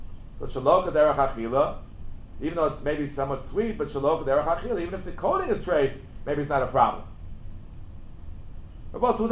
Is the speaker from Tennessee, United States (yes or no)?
no; Brooklyn, New York, United States; When I was a kid, as a young boy growing up in Brooklyn, I was a pack-a-day man.